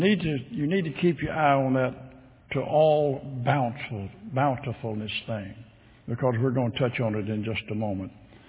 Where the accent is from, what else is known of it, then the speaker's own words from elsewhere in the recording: Arkansas, United States; born there; I was born in Arkansas.